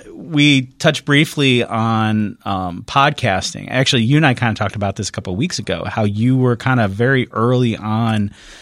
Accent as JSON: {"language": "English", "town": "Lake Zurich", "region": "Illinois", "country": "United States", "tie": "born or raised there", "said": "I grew up in Lake Zurich, and I've loved Chicago since I was a kid."}